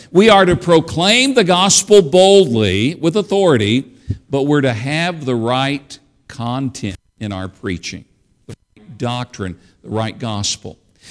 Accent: Kingsport, Tennessee, United States; I grew up about 60, 70 miles from there, out in the country outside Kingsport, Tennessee.

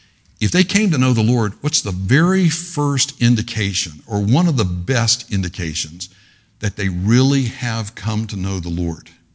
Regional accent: Pensacola, Florida, United States; When they moved to Pensacola, I grew up in Pensacola.

